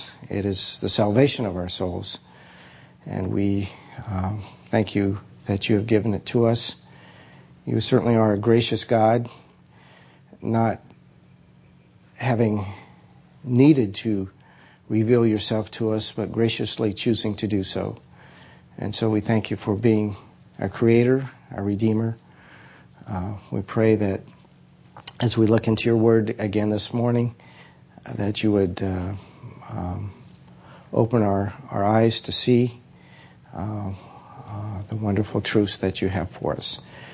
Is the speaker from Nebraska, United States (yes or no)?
yes; Nebraska, United States; I'm thinking of this as like, I'm from Nebraska.